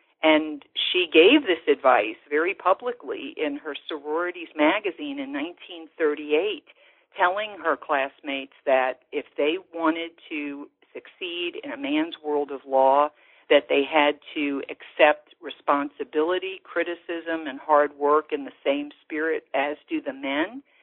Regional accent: New Orleans, Louisiana, United States; as I knew them growing up in New Orleans.

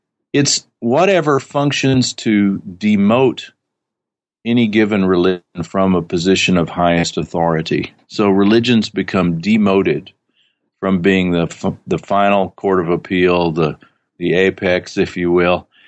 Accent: United States; My own interests have continued to evolve in terms of my sense in which, as an American, our view of religion is very peculiar

